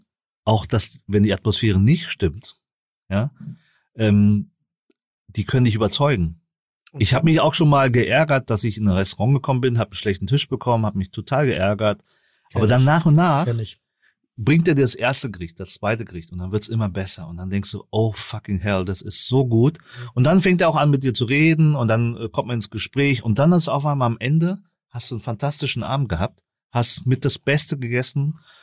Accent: Southern Vietnam, Vietnam

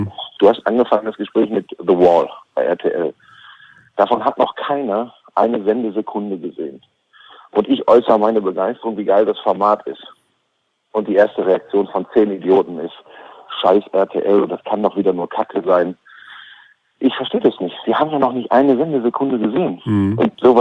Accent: Oldenburg, Lower Saxony, Germany; Und da würde ich als Oldenburger erstmal sagen

